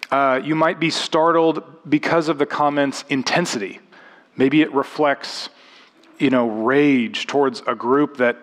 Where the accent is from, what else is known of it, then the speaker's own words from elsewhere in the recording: Alaska, United States; My church environment growing up, which was kind of a nominal Baptist environment growing up in Alaska